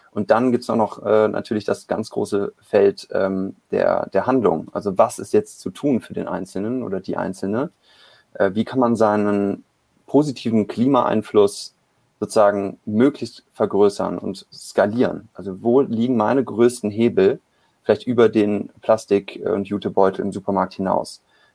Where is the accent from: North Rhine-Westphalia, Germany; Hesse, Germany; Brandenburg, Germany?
North Rhine-Westphalia, Germany; Cologne; Und es war Karneval in Köln, ich komme aus Köln.